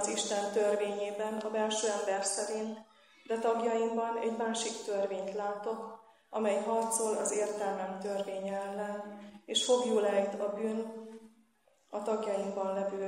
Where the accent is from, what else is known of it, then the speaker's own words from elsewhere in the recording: Nagycserkesz, Szabolcs-Szatmár-Bereg, Hungary; Nagycserkeszen nevelkedtem, 8 naposan kereszteltek meg.